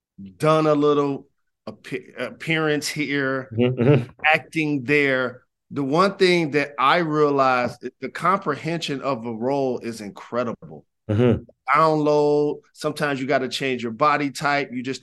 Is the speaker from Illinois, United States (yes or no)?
no; Detroit, Michigan, United States; I'm from Detroit.